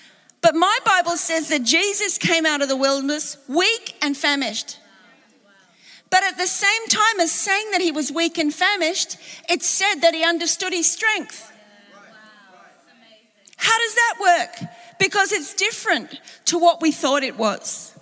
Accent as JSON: {"language": "English", "country": "Australia", "tie": "born or raised there", "said": "which in my heart, as an Australian that was brought up on a lovely beach, makes me feel very relaxed."}